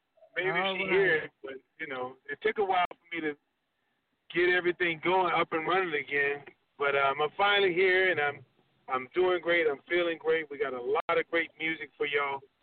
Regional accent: New Orleans, Louisiana, United States; I'm originally from New Orleans. I'm American mutt.

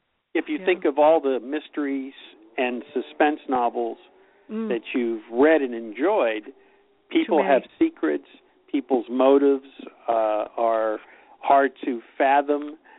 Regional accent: Pittsburgh, Pennsylvania, United States; now in Los Angeles, United States; even though I was born and raised in Pittsburgh, I've lived in Los Angeles for 40 years.

